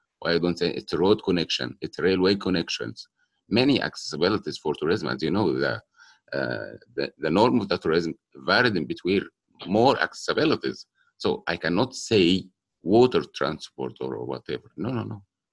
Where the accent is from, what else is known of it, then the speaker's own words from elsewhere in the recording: Egypt; from Egypt.